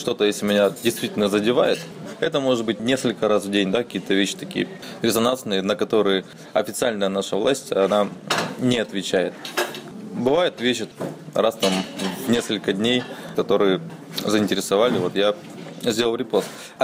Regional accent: Magadan Oblast, Russia; А так как я вырос на Марчигане

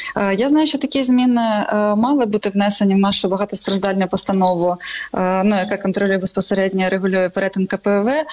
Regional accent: Donetsk, Donetsk Oblast, Ukraine; now in Kyiv, Ukraine; Ну, я из Донецка, да, я очень много лет назад переехала в Киев, но вся моя основная семья в виде родителей моих сестер, братьев, это Луганская и Донецкая область

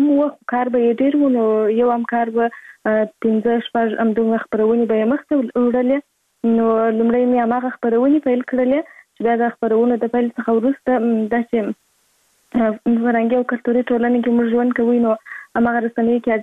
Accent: Kandahar, Afghanistan; born there; زه په کندهار ولایت کې زیږیدلې یم او اوس په فلاله په کندهار ولایت کې اوسېږم.

